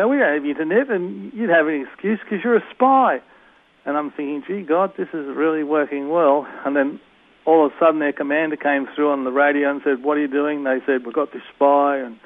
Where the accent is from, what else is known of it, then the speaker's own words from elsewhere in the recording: Australia; with an accent like this, you've got to be kidding. I'm a photographer from Australia.